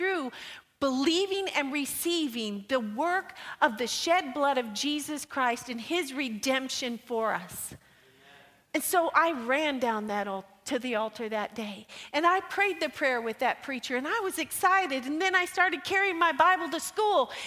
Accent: United States; born there; I thought just because I was born in America in a Christian country

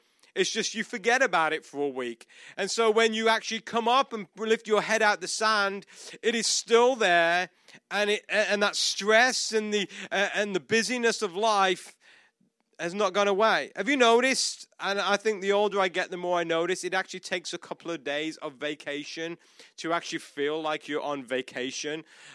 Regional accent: United Kingdom; I'm not Australian and I'm not South African. I'm British. Because I get that all the time.

